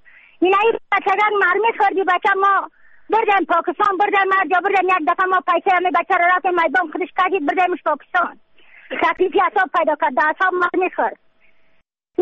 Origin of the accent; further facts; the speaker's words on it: Badakhshan, Afghanistan; از بدخشان هستم، مرکز بدخشان، ولسوالی یکلی پایان، قیره وینگ.